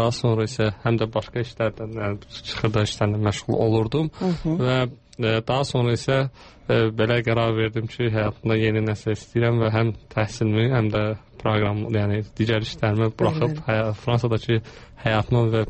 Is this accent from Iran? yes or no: no; Germany; və mən Almanya'dan gəlmişəm.